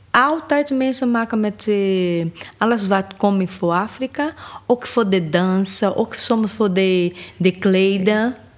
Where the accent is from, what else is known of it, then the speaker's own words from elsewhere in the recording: Salvador, Bahia, Brazil; Ik kom uit Salvador.